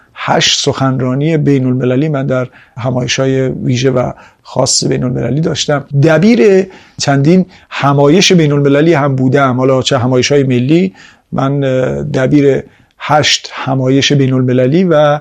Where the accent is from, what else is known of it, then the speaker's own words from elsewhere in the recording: Iran; همه ما ایرانی هستیم